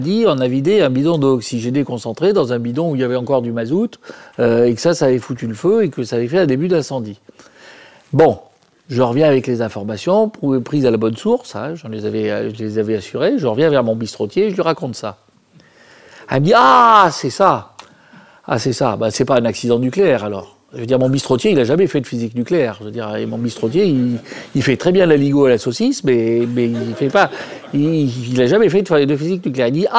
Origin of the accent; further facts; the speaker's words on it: Auvergne-Rhône-Alpes, France; born there; je suis Auvergnat de naissance